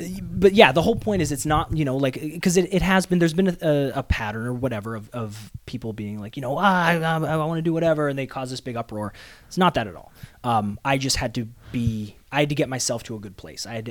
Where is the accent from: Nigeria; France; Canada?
Canada; moved away as an adult; now in United States; So I had to get my visa, obviously, because I was from Canada.